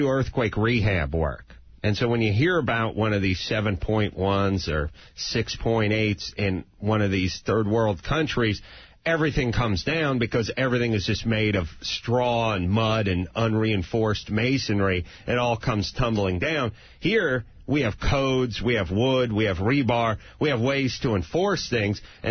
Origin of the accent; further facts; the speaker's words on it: North Hollywood, California, United States; as a 9-year-old, I didn't know what the levee was because I'm from North Hollywood.